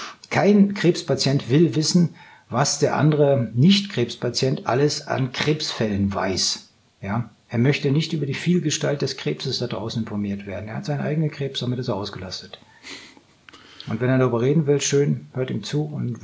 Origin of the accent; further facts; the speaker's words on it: Northern Germany, Germany; Ich komme aus Norddeutschland